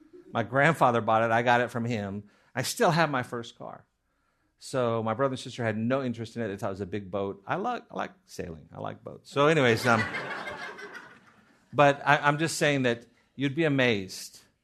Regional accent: California, United States; you visit Montana, and they're not happy to see you visiting as a Californian.

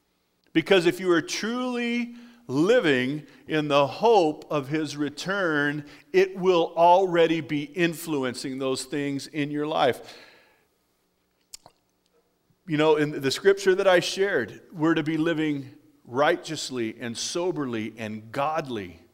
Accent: California, United States; I'm from California. Cars don't rust in California

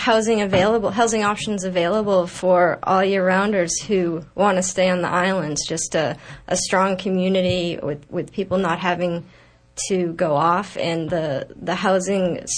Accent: Hampden, Maine, United States; when I was growing up in Hamden, Maine, our neighborhood used to be like that.

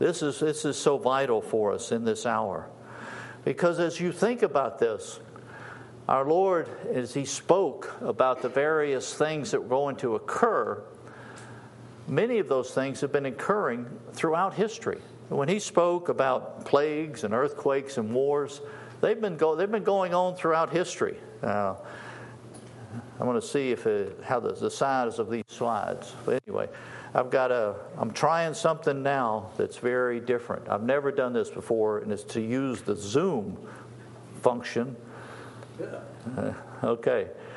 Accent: the South, United States; But anyway, I'm more from the South. I had that accent there.

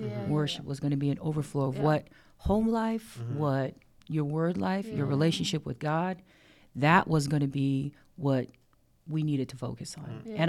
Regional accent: Carson, California, United States; also born or lived in Harbor City; Harbor City is in the L.A. area because I was raised in Carson. However, the hospital that I was born in was in Harbor City.

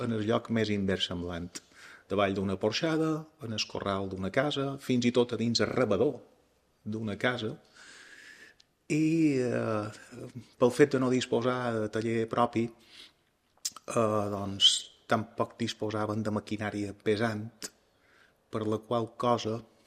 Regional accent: Palma, Balearic Islands, Spain; born there; Vaig néixer a ciutat, a Palma, puntualment en el carrer del Socors, a Tocades Brut, que se'n diu. Un barri que ja aleshores estava bastant degradat. Un barri de gent treballadora

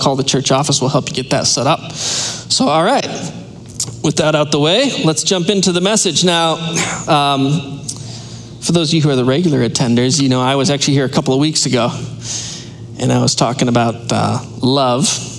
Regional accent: Marshfield, Wisconsin, United States; Y'all, I'm not from the South. Grew up in Marshfield, Wisconsin. Big city.

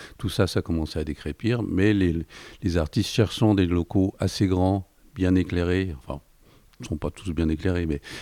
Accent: Paris, Île-de-France, France; Ben moi, je suis un enfant du quartier, puisque je suis né sur le Faubourg Saint-Antoine.

